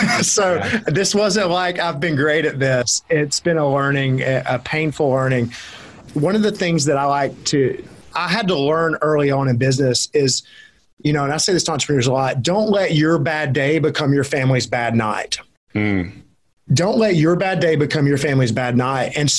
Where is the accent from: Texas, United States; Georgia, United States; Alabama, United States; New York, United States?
Alabama, United States; I'm from Alabama. So I don't ask me to spell on your show, Rick.